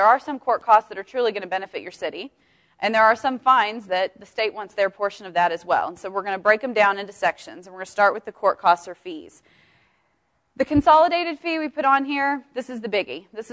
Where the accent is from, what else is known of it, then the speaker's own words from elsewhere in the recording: Wisconsin, United States; I still say soda because I'm from Wisconsin, but everything in Texas is a Coke.